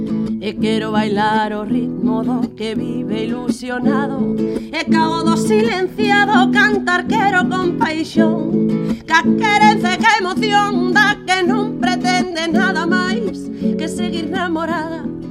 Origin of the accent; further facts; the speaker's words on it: Galicia, Spain; mujer de Galicia. O sea, por lo tanto, yo no soy más que una sombra de todas las mujeres mayores de mi tierra